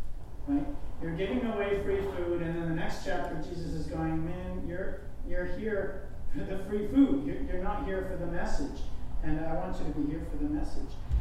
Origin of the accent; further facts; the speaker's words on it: El Salvador; I grew up in El Salvador